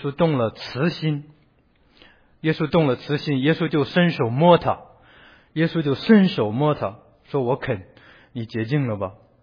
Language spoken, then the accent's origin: Chinese; China; 我们其实作为一个民族，我是中国人，会可以讲这些话